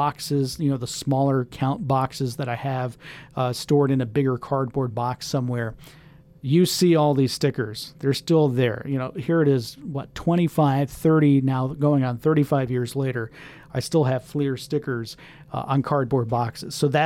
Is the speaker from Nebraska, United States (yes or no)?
no; Tampa, Florida, United States; Growing up outside of Tampa, Florida, the Reds used to train in Tampa and in nearby Plant City during my childhood.